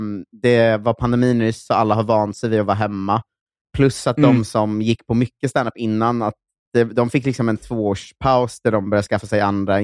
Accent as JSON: {"language": "Swedish", "town": "Linköping", "region": "Östergötland", "country": "Sweden", "said": "av alla som är födda i Linköpings kommun."}